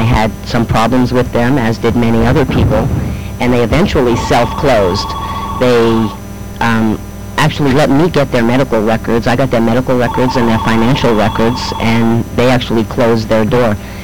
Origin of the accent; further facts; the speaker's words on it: New York, United States; I'm 50 years old. I grew up in New York.